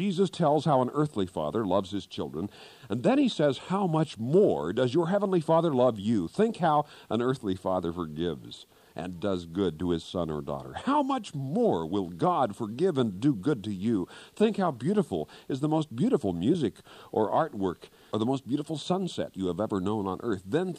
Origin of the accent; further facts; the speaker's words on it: Kansas, United States; There was an old farmer back in Kansas, my home state.